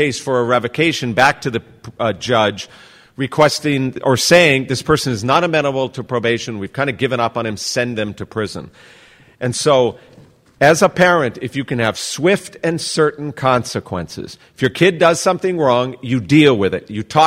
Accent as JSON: {"language": "English", "town": "Honolulu", "region": "Hawaii", "country": "United States", "said": "I'm a judge from Honolulu, Hawaii."}